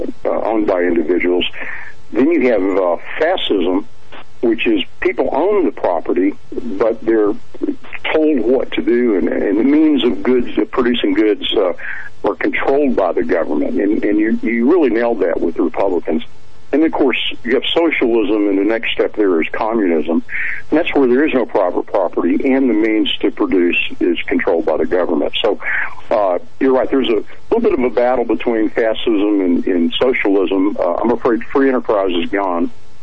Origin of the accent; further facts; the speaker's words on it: Texas, United States; I'm from Texas, in the Dallas police shooting.